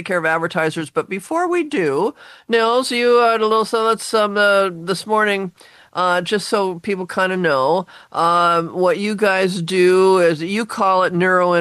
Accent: Seattle, Washington, United States; I grew up in Laurelhurst, and we live right next to Husky Stadium.

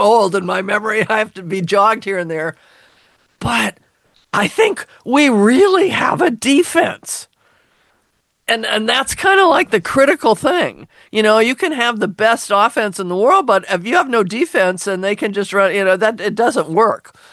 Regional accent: Chicago, Illinois, United States; born there; You think I would know that because I was born in Chicago.

